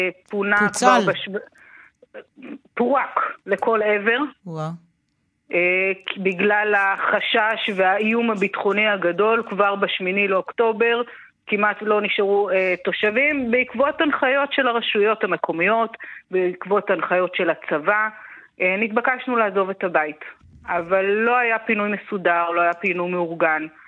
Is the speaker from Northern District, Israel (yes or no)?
yes; Dan, Northern District, Israel; אני מרגע שנולדתי אני גר על גבול הצפון, גדלתי בקיבוץ דן, התחתנתי עם בן קיבוץ חניתה, ובעצם אני חברת קיבוץ חניתה